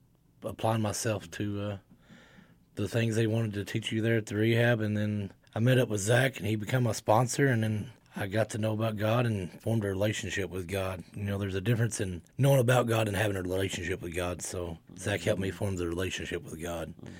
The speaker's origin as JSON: {"language": "English", "region": "Virginia", "country": "United States", "said": "I'm 40 years old. I'm from Lee County, Virginia. I come to Bristol in 21, I think it was."}